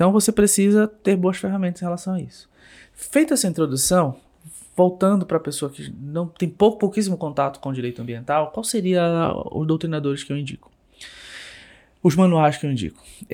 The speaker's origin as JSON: {"language": "Portuguese", "town": "Belém", "region": "Pará", "country": "Brazil", "lives_now": "Campinas, Brazil", "said": "Não tão próximo de onde eu venho, Belém não é próximo de Marabá, são várias horas, por exemplo, de carro."}